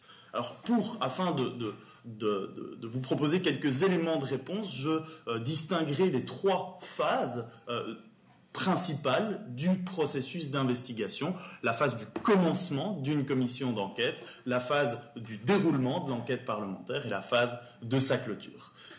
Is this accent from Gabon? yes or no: no; Belgium; non seulement parce que je suis belge